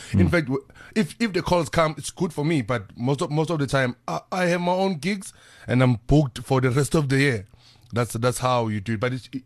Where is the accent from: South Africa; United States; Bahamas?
South Africa; Tembisa, Gauteng; now in Midrand, South Africa; No, I come from Tembisa. I stay in Midrand.